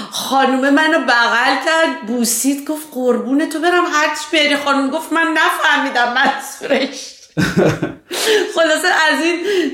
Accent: Iran; ما همه تحت تأثیر همچین جوی در ایران بزرگ شدیم.

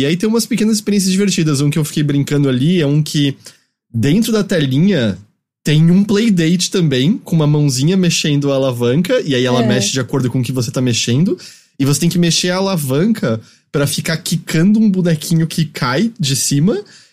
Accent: Brazil; A gente cresceu no Brasil assistindo muito O Último de Nós Será o Vencedor da Galáxia.

